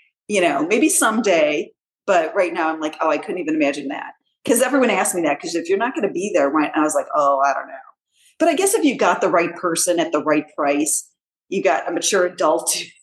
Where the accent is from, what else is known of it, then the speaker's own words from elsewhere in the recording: Cleveland, Ohio, United States; someone said to us when we said we're from Cleveland, they're like, oh, where that train spill was